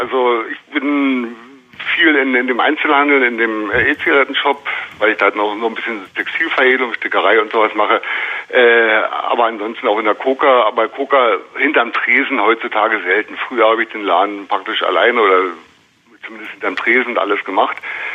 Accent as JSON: {"language": "German", "region": "Berlin", "country": "Germany", "tie": "born or raised there", "also_born_or_lived": "Bremen", "said": "Geboren bin ich wirklich in Bremen, bin aber seit wahrscheinlich 62, 63 Jahren mit in Berlin. Auch gar nicht mal in Kreuzberg aufgewachsen, sondern mehr im behüteten Grunewald. Und dann hat es mich doch so mit Mitte 20 irgendwann nach Kreuzberg erstmal beruflich und dann auch privat und dann da gewohnt verschlagen."}